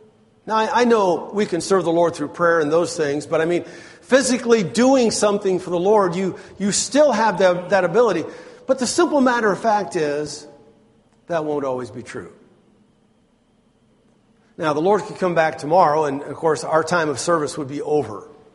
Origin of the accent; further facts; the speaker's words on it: Eureka, California, United States; born there; also born or lived in Fortuna / Redding / Twin Falls; Then he worked in a bookstore in Eureka, where I was born in Eureka, California.